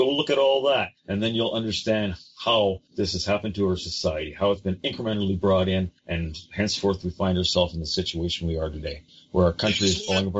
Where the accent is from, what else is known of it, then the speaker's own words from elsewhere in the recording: Canada; I'm Canadian, yeah.